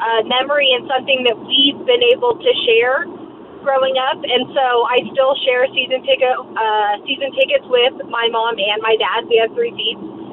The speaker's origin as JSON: {"language": "English", "town": "Sacramento", "region": "California", "country": "United States", "tie": "born or raised there", "said": "Yeah, I was born and raised in Sac, and my parents had season tickets when I was growing up, and so it was just a normal part of me growing up here, going to games."}